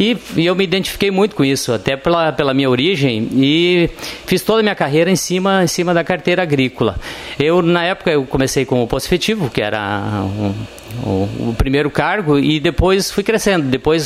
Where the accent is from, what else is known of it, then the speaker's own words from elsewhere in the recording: Nova Palma, Rio Grande do Sul, Brazil; eu adoro Nova Palma, é o lugar que eu nasci, é a minha terra.